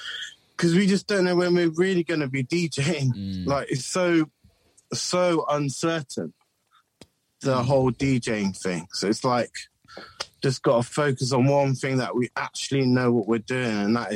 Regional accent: Bristol, South West England, United Kingdom; It was cool because I was brought up in the 90s in Bristol and it was like, you know, we were so lucky, but we didn't even know that we were lucky.

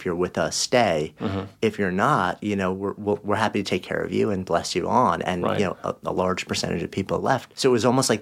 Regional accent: New York, United States; I grew up outside of New York City in a small town

